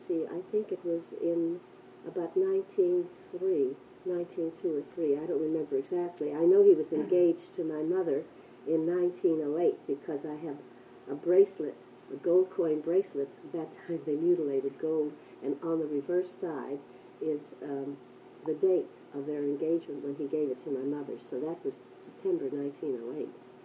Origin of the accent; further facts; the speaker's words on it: Pittsburgh, Pennsylvania, United States; born there; Well, I was born in Pittsburgh. I was born right here in Pittsburgh.